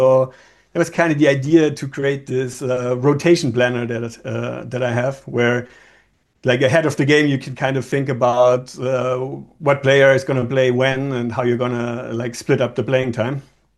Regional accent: Germany; English is a second language; so I grew up in Germany, and I think I timed it pretty well because, like, my youth pretty much coincided

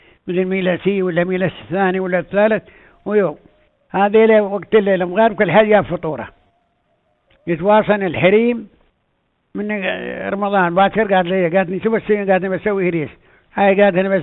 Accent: United Arab Emirates; يعني هاي عادات عندنا في الامارات، يعني كل دولة الامارات من قديما

